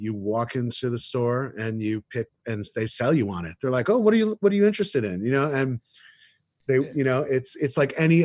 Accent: New York, United States; I grew up in New York, man. Weed was not easy to get to acquire

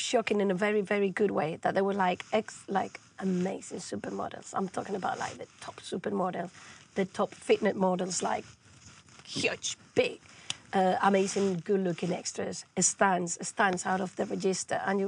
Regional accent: Spain; English is a second language; I grew up in Spain.

